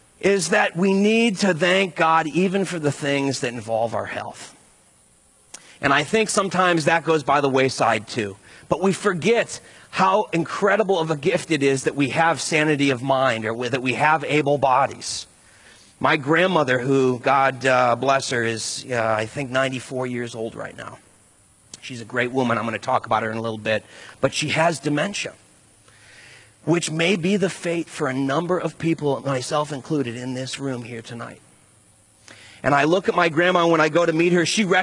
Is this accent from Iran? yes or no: no; Ireland; I'm Irish. I couldn't forget to mention this.